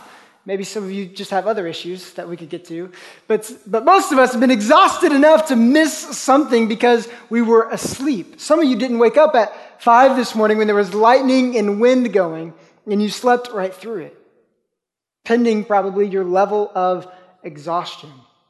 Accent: Oklahoma, United States; We grew up in Oklahoma.

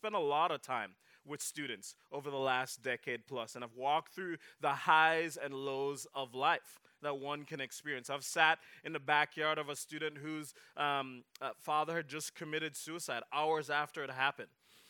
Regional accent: Jamaica; and I was from Jamaica

